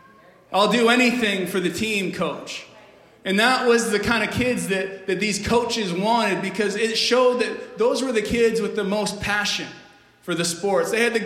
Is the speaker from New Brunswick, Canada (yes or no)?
yes; New Brunswick, Canada; So if my accent hasn't given it away yet, I'm not from here. I grew up in Canada in the frozen tundras of New Brunswick.